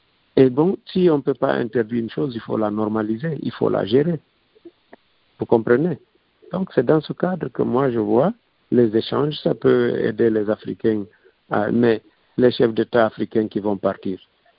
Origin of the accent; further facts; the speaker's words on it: Guinea; le constat chez nous en Guinée, c'est que la Guinée est prise en otage